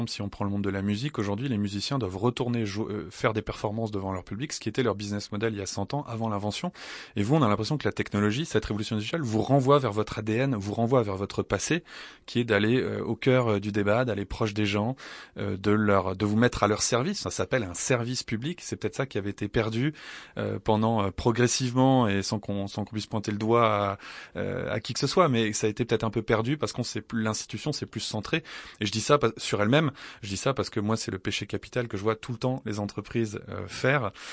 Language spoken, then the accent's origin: French; France; je vais penser à mon pays d'origine, à la France